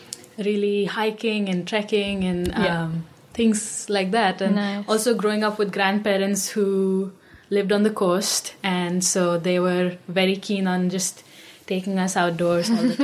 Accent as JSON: {"language": "English", "country": "India", "said": "I am from India. I live in Bangalore. And for the last 2 months, I've been in Dunedin."}